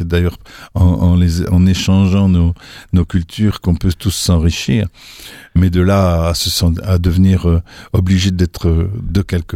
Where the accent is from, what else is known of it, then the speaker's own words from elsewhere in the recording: Belgium; now in France; moi, je suis belge. J'ai une culture qui me va bien, que j'ai pas envie de rejeter. Mais c'est pas pour ça que, par exemple, que je devrais devenir français parce que j'habite en France.